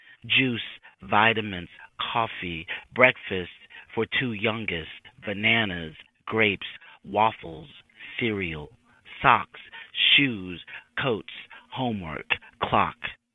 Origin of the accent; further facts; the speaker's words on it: Enid, Oklahoma, United States; my growing up in Enid and the social, cultural, political dynamics of growing up in Enid in the 60s and 70s and 80s.